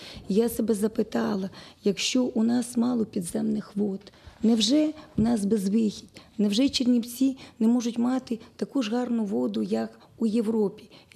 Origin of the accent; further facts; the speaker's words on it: Chernivtsi, Chernivtsi Oblast, Ukraine; Значить, ми, чернівчани, маємо написати лист.